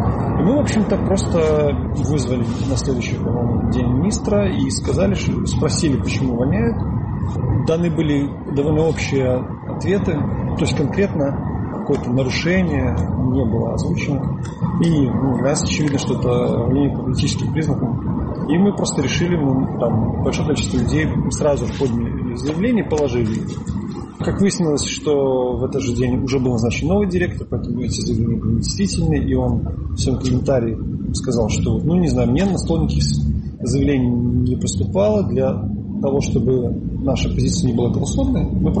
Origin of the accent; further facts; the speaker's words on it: Belarus; Наши, вот я просто говорю, белорусы – это топчик нации сейчас.